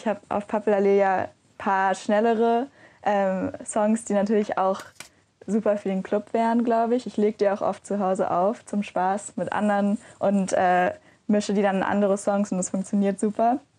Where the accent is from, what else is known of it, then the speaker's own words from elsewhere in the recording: Berlin, Germany; ich bin in der Pappelallee aufgewachsen. Und das war sozusagen mein erster Wohnort hier in Berlin.